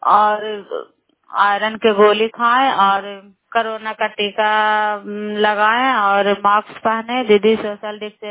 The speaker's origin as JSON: {"language": "Hindi", "town": "Bairiganj", "region": "Bihar", "country": "India", "said": "नालंदा जिला कराय ब्लॉक मकरौता पंचायत ग्राम बैरीगंज की निवासी हूँ।"}